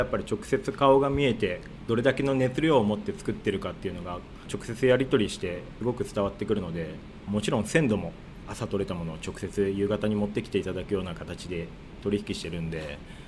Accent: Tokyo, Japan; born there; also born or lived in Hyogo; 僕もともと生まれは東京の端っこの方なんですけど、しばらく兵庫の方で修行していて

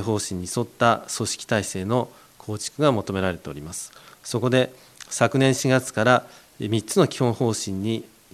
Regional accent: Fujisawa, Kanagawa, Japan; 自分は生まれも育ちも、藤沢です。現在は隣の自治体に住んでおりますけれども

